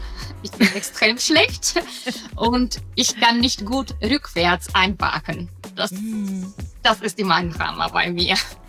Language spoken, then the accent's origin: German; Bulgaria; Das wäre Bulgarien, mein Heimatland.